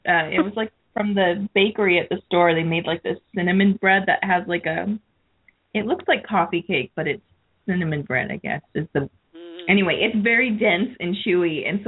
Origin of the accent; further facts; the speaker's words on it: Seattle, Washington, United States; now in New York, United States; because I grew up in the Seattle area in Washington, and we really, especially if you're closer to the Puget Sound, like I have been most of my life, you really don't get snowfall.